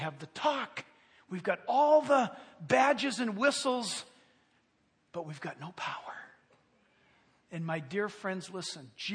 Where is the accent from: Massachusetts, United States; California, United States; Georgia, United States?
California, United States; San Diego; born there; Sad to say, I was born in San Diego, but I don't know a stitch of Spanish.